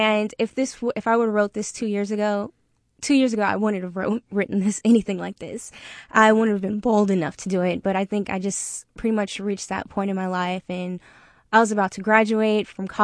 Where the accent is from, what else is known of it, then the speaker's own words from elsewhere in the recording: Sacramento, California, United States; doing it here in Sacramento, being that this is my hometown and my whole family is coming out.